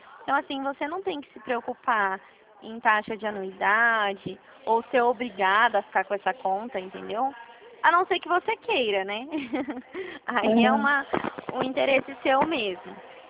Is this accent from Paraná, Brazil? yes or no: no; Dracena, São Paulo, Brazil; Eu sou aqui da região de Presidente Prudente. Eu falo da cidade de Dracena.